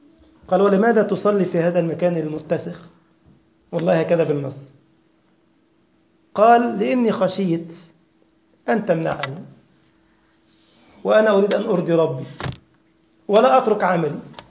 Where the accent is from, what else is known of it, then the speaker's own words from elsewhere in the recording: Egypt; moved away as an adult; now in Germany; انا كنت قبل ان اتي المانيا اعمل بحقل التدريس مواد الشرعية واللغة العربية في مدارس خاصة عندنا في مصر